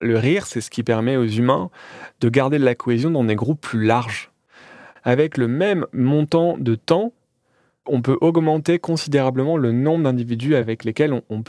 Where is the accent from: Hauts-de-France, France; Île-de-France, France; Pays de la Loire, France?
Hauts-de-France, France; Calais; born there; à Calais, là où je suis né